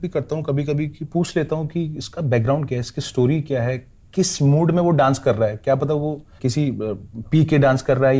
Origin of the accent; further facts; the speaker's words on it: Dwarahat, Uttarakhand, India; मेरे जहाँ का मेरा गांव है वहाँ का हमारा एक छोटा सा मार्केट है वहाँ का नाम है उस नाम पे द्वाराहाट।